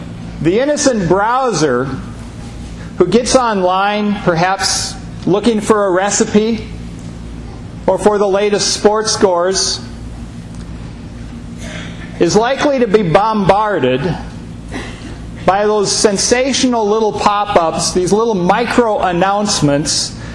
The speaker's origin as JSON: {"language": "English", "town": "Mankato", "region": "Minnesota", "country": "United States", "tie": "born or raised there", "said": "I was supposed to travel straight from my hometown of Mankato up to Ketchikan, Alaska."}